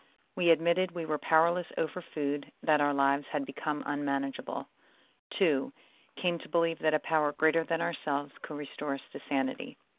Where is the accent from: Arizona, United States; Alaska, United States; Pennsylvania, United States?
Pennsylvania, United States; I'm from Pennsylvania.